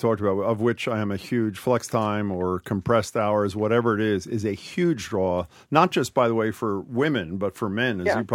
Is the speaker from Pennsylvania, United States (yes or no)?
yes; Philadelphia, Pennsylvania, United States; And you're calling from Philly, my hometown.